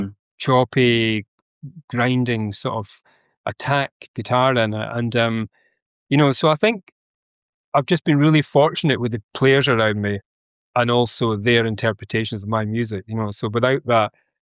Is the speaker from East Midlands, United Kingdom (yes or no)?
no; Mull, Scotland, United Kingdom; And that's very much about growing up in Mull as a songwriter.